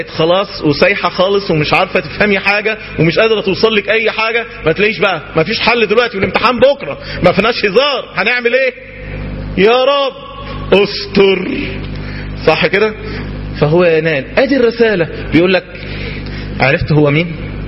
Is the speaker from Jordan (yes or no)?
no; Egypt